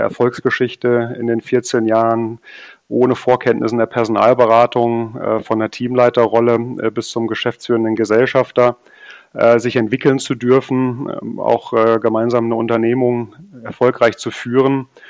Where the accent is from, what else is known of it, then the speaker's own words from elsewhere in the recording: North Rhine-Westphalia, Germany; born there; 44 Jahre, komme gebürtig aus Südwestfalen, lebe aber schon viele Jahre in Hessen